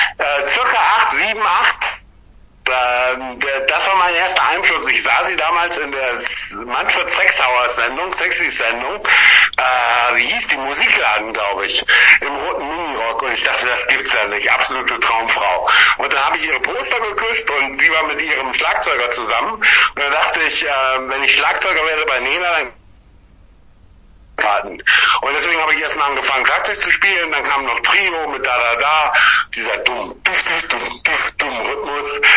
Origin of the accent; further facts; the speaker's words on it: Düren, North Rhine-Westphalia, Germany; die One-Man-Punk-Band aus Düren, Nordrhein-Westfalen.